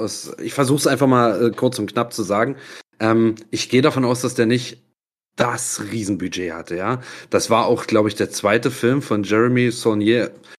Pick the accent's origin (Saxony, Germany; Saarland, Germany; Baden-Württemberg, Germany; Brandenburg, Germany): Brandenburg, Germany; Forst; Ich komme aus Brandenburg, dem dünn besiedelten Brandenburg, aus einer kleinen Stadt namens Forst, Lausitz. Und ja, das war's schon. Hier bin ich geboren und aufgewachsen.